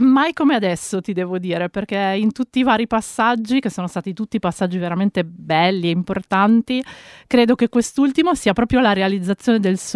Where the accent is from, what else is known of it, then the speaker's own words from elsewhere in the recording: Busto Arsizio, Lombardy, Italy; perché sono di Busto Arsizio.